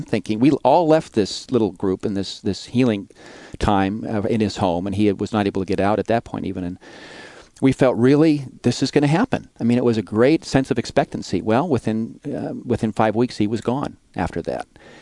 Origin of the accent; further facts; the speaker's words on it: Fresno, California, United States; he was well known in the community in my hometown of Fresno